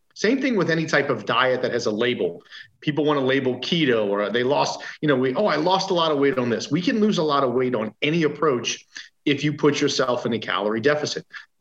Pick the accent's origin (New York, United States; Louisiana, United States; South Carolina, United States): Louisiana, United States; New Orleans; So growing up in New Orleans, we had two options. We had the Cubs or the Braves.